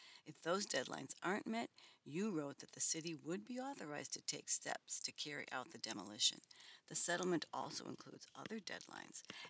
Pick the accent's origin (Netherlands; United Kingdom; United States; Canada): United States; Peoria, Illinois; When Peoria Richwoods went to state in 1975, it was a thrill to see my hometown guys play in the hall